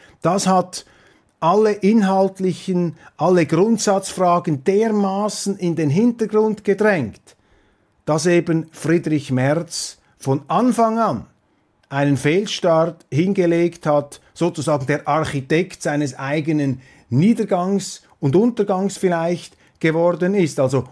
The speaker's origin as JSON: {"language": "German", "country": "Switzerland", "said": "ist für mich wichtig, als Schweizer sowieso, denn Deutschland ist ein enorm wichtiges Land für Europa, aber eben auch für unser Land, für die Schweiz"}